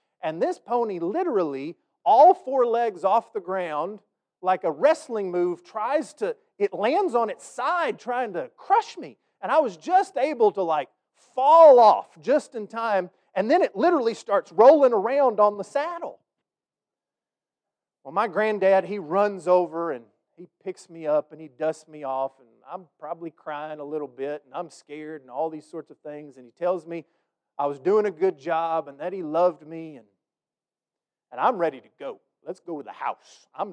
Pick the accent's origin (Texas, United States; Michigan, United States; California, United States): Texas, United States; I grew up in West Texas. I was so blessed. My family has 660 acres out there.